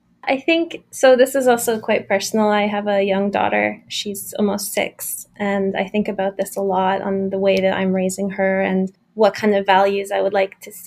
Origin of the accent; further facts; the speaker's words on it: Canada; also born or lived in Brussels / England; now in Berlin, Germany; I'm originally from Canada. I've been in Berlin for almost 20 years. I've also lived in Brussels for a few years and England as well, but I like to call Berlin my home now.